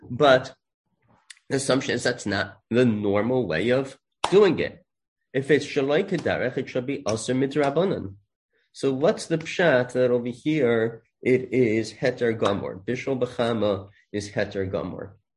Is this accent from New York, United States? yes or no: yes; New York, United States; There are pizza places. I grew up in the Five Towns.